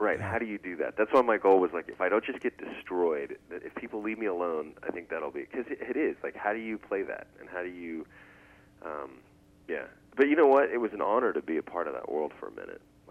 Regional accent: Reno, Nevada, United States; I was born and raised in Reno, Nevada.

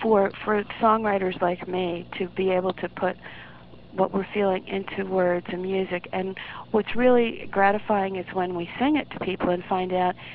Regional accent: Peekskill, New York, United States; I'm originally from Peekskill, New York. And which is just north of New York City, about 40 miles.

